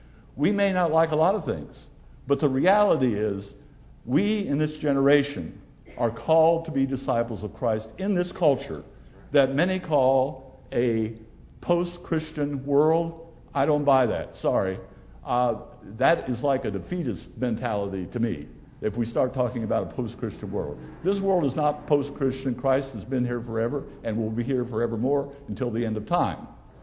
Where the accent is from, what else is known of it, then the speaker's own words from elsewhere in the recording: Ohio, United States; I grew up in Ohio in a farm community, and they're the most patient and faithful people in the world.